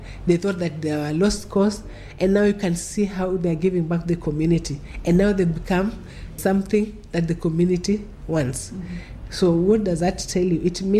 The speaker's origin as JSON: {"language": "English", "town": "Kilifi", "region": "Kilifi County", "country": "Kenya", "said": "I come from Kilifi, and I cannot travel to Kilifi."}